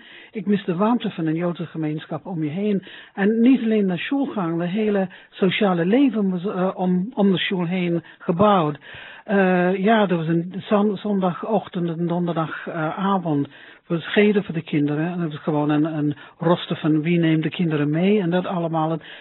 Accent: London, United Kingdom; moved away as an adult; now in Bussum, Netherlands; ik kom oorspronkelijk uit Londen en ik ben in 1965 met mijn man naar Nederland gekomen en ik woon in Bussum.

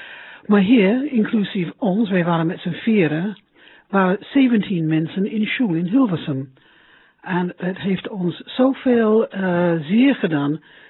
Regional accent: London, United Kingdom; moved away as an adult; now in Bussum, Netherlands; ik kom oorspronkelijk uit Londen en ik ben in 1965 met mijn man naar Nederland gekomen en ik woon in Bussum.

